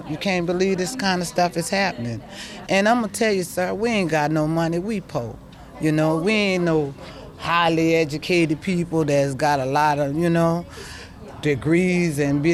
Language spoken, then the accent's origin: English; New Orleans, Louisiana, United States; I'm from New Orleans. I've been living out here in Berkeley, California.